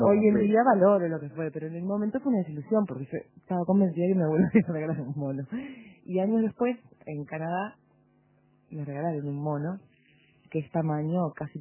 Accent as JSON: {"language": "Spanish", "region": "Montevideo", "country": "Uruguay", "tie": "born or raised there", "said": "Sí, no, nací en Punta Carretas. Nacía en la calle, se llama Ariosto, nace en García Cortinas y muere en Parvadomo."}